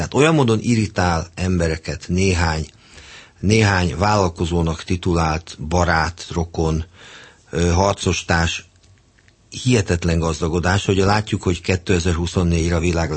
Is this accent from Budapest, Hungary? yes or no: yes; Budapest, Hungary; nyilván egy budapesti ember vagyok, ezt tudják valami, hiszen budai polgármester voltam, nagyon sok barátom él itt.